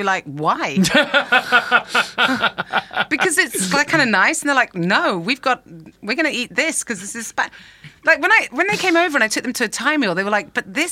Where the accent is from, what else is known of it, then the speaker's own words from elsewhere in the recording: United Kingdom; As particularly as British people, what is our cuisine?